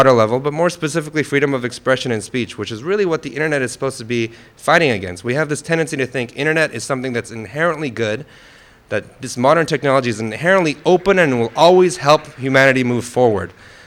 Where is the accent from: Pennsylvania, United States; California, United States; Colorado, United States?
California, United States; San Diego; because I grew up in San Diego in a very comfortable environment, to realize how bad things are.